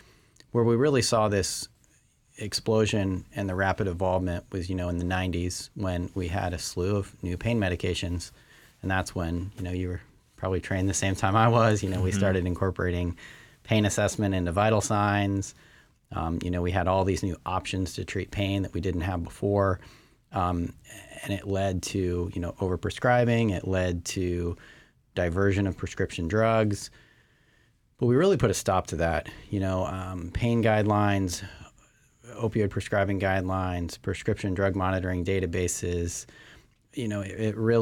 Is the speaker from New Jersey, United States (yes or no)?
no; Nevada, United States; I grew up in Northern Nevada, and I felt like everywhere I moved, everyone said, well, we have the worst drug abuse rates in the nation.